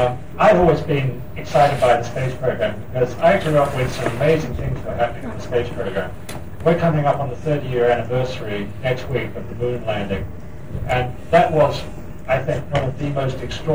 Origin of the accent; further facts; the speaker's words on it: South Australia, Australia; for a young kid growing up in South Australia